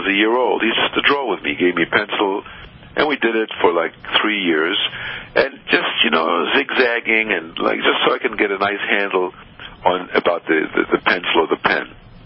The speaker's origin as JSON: {"language": "English", "region": "Shanghai", "country": "China", "tie": "born or raised there", "also_born_or_lived": "Berlin", "said": "You know, I grew up in Shanghai, China, as you know."}